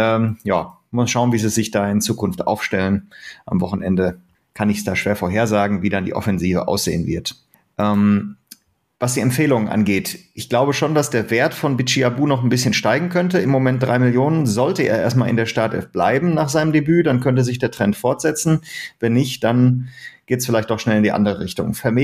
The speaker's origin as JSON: {"language": "German", "town": "Dortmund", "region": "North Rhine-Westphalia", "country": "Germany", "said": "halte ich als Dortmunder natürlich viel"}